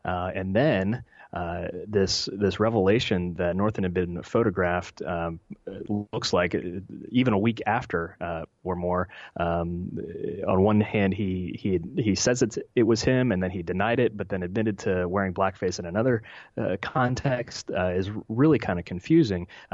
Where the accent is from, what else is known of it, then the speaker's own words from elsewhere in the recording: West Virginia, United States; I grew up in West Virginia. It's a predominantly white state